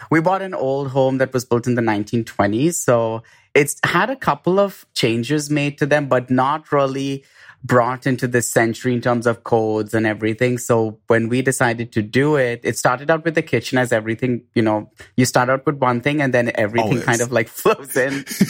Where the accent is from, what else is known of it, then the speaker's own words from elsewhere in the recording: India; because I grew up in India and I kind of wanted to draw in some of these elements from India.